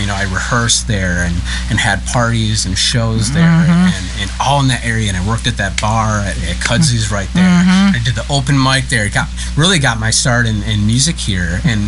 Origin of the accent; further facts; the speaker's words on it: Wisconsin, United States; now in Memphis, United States; You know, I'm a transplant. You know, I love that saying. I'm a transplant from Wisconsin.